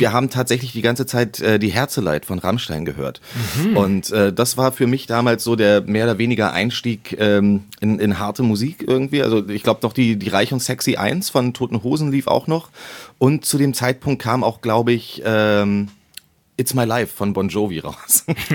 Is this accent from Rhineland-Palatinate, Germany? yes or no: no; Berlin, Germany; ich sehe mich nicht als Berliner, sondern als Köpenicker.